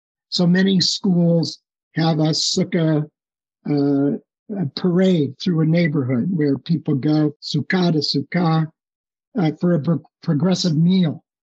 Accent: Omaha, Nebraska, United States; when I was a kid growing up in Omaha

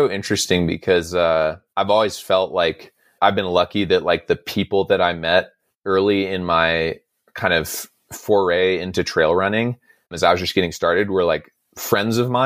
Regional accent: Monterey, California, United States; I grew up in Monterey, which is like fairly diverse, but still like a predominantly white community.

